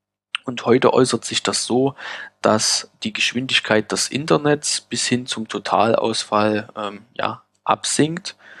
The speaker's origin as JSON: {"language": "German", "region": "Saxony", "country": "Germany", "tie": "born or raised there", "moved": "as an adult", "lives_now": "Heilbronn, Germany", "said": "Ich bin 27 Jahre alt, bin gebürtig aus dem Vogtland, habe dort mit kurzer Unterbrechung bis 2010 gelebt und lebe seit 2010 berufsbedingt in der wunderschönen Kätschenstadt Heilbronn."}